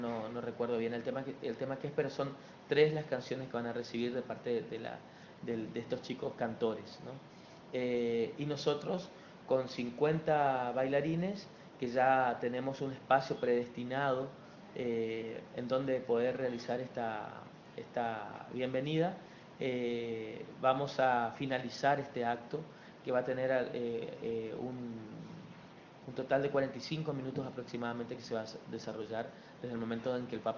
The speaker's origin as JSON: {"language": "Spanish", "country": "Argentina", "said": "yo, siendo argentino, con mis raíces paraguayas, porque tengo mis padres que son paraguayos"}